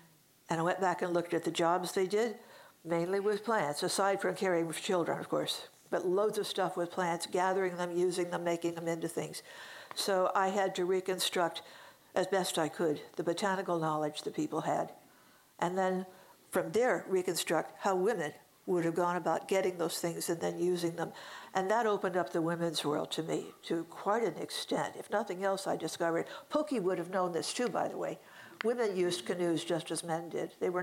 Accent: Hampton Roads, Virginia, United States; now in Norfolk, United States; retired professor of anthropology from Old Dominion University in Norfolk. I grew up in Hampton Roads, and I grew up with all six phases, thank you.

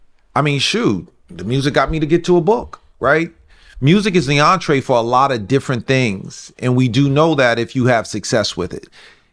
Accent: White Plains, New York, United States; So the first thing for me with real estate is we grew up here in White Plains in a 5-family house.

